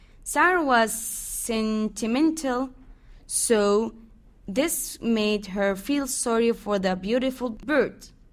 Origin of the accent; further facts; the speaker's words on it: Jeddah, Makkah Province, Saudi Arabia; English is a second language; I'm from Jeddah. I think Jeddah, it's more freedom.